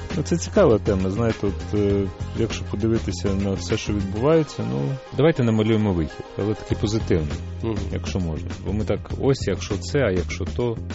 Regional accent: Kharkiv, Kharkiv Oblast, Ukraine; Я з Харкова.

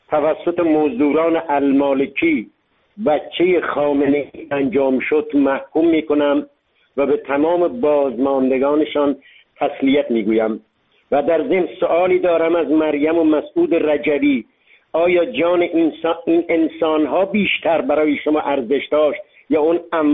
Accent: Iran; من به عنوان یک ایرانی و طرفدار شاهزاده رضا پهلوی

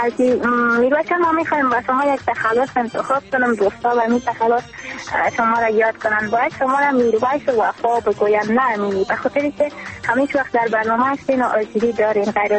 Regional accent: Afghanistan

